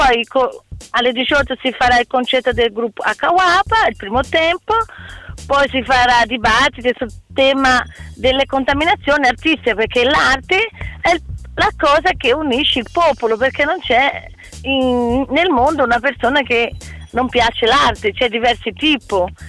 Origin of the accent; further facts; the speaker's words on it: Brazil; Italian is a second language; non è mica bello parlare solo del mio paese